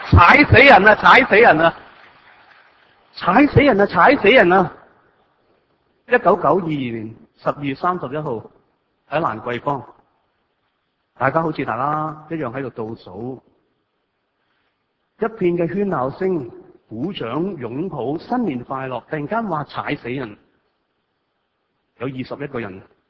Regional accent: Hong Kong; 像我們香港人

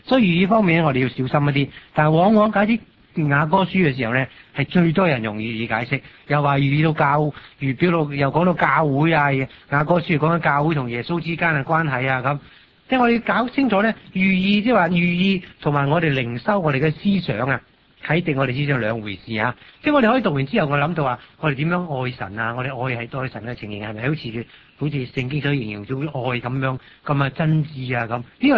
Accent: Guangdong, China; 我哋廣東人

